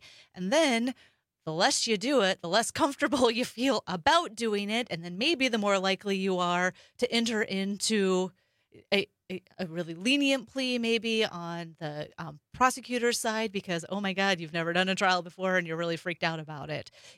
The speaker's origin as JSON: {"language": "English", "region": "Alaska", "country": "United States", "tie": "born or raised there", "said": "My home state of Alaska, that's where I was born and raised, where I grew up before I went to college"}